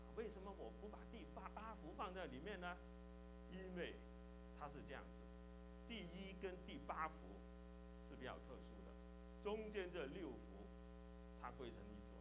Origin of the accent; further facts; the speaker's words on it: China; 我们中国人有一个讲法啊，叫做什么？叫做可怜之人必有可恨之处哈。